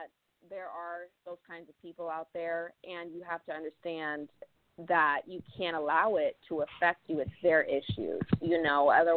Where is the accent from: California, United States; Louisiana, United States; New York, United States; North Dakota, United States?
California, United States; La Jolla; Yeah, like I said, I'm from La Jolla. It's a predominantly white area.